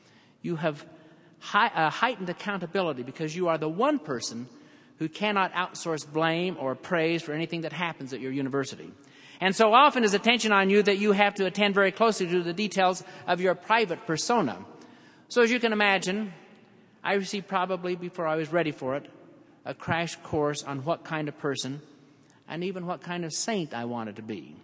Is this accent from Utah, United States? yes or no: yes; Vernal, Utah, United States; As you might know, I am from Vernal, Utah, where the hippest characters in town have been extinct 70 million years.